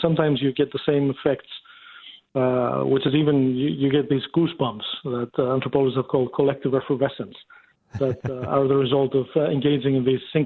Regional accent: Greece; In my home country, I come from Greece

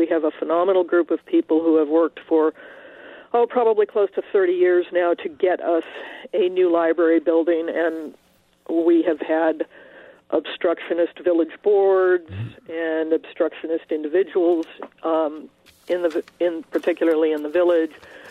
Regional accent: California, United States; I grew up in California, and I cannot remember the first time I went to a library

